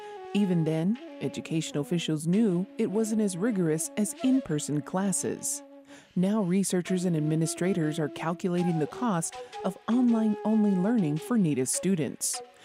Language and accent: English; Isleta Pueblo, New Mexico, United States; from Isleta Pueblo, and we're focusing on Indigenous LGBTQ2 poetry.